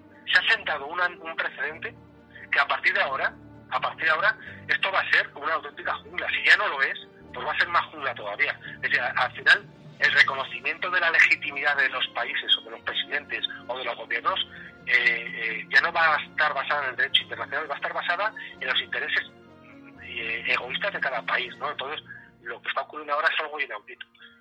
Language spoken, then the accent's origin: Spanish; Spain; como español me da vergüenza ver actitudes de ese tipo.